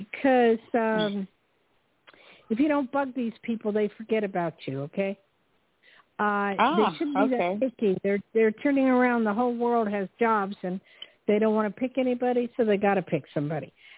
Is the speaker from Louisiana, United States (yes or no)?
no; New Jersey, United States; Well, I'm from New Jersey.